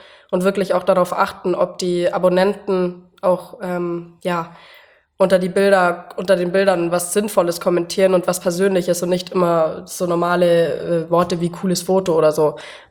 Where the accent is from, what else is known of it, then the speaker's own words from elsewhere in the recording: Bavaria, Germany; Ich komme aus dem Allgäu und bin 24 Jahre alt